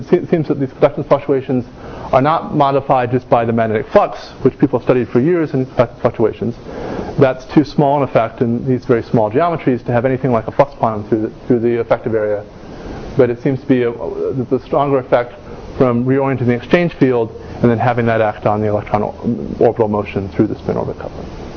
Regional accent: Kentucky, United States; I apologize for the pronunciation, but I'm from Kentucky

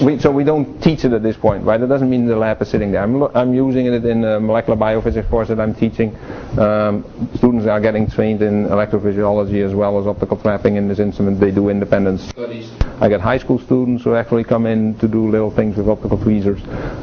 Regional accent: Netherlands; but then I grew up in the Dutch system

